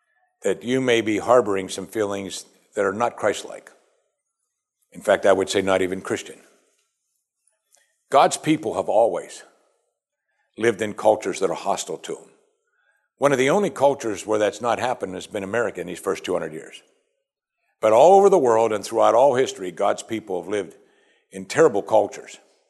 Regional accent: Pennsylvania, United States; I grew up in Western Pennsylvania, and there are a lot of Amish around us.

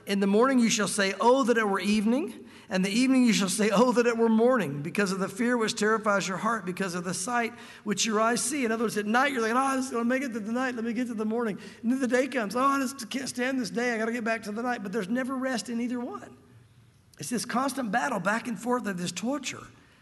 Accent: Tennessee, United States; I'm a Tennessee boy. I grew up in the South. I'm not an outsider coming in talking bad about our food.

